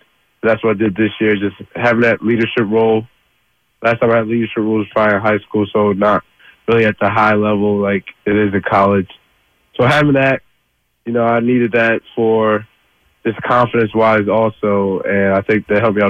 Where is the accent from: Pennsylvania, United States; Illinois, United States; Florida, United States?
Pennsylvania, United States; Philadelphia; That's what they just first think because I'm from the Philly area and I live here.